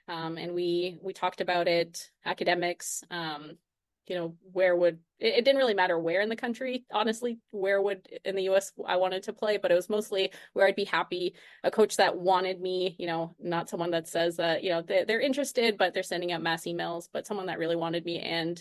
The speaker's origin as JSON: {"language": "English", "country": "Canada", "said": "I am actually originally from Canada."}